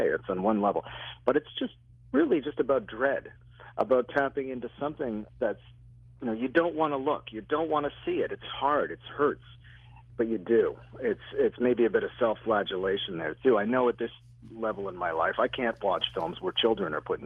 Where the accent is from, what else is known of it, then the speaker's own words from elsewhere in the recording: Toronto, Ontario, Canada; which is a 1975 Canadian horror film shot here in my hometown of Toronto